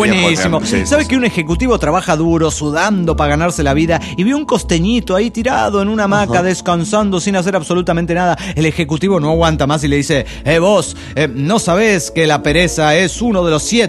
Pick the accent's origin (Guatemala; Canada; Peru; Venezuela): Guatemala; de Guatemala